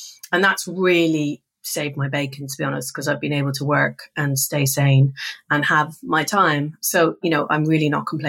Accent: Ireland; as I, you know, we're both Irish, you know the drill.

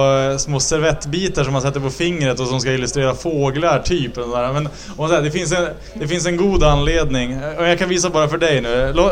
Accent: Örnsköldsvik, Västernorrland County, Sweden; jag är uppvuxen i Örnsköldsvik, eller strax utanför Örnsköldsvik, under Peter Forsbergs storhetstid.

